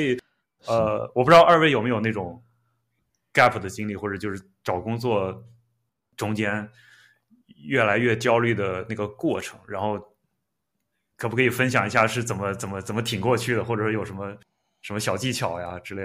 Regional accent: China; now in Singapore; 就因为我是从中国来的

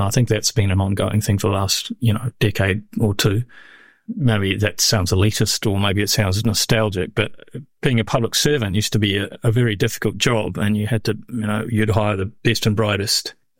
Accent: New Zealand; I know that partly because I'm a New Zealander, but partly because I wrote on New Zealand as well.

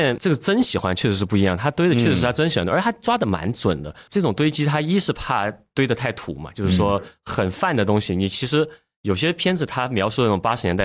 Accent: Sichuan, China; 我是四川人

